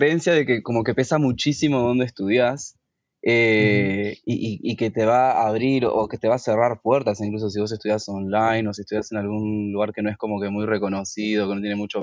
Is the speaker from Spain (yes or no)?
no; Uruguay; Soy de Uruguay